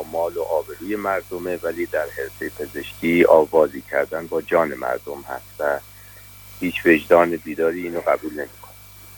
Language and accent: Persian; Tehran, Tehran Province, Iran; البته پدر و مادرم اهل کاشان بودم. ولی بزرگ شده تهران هستم.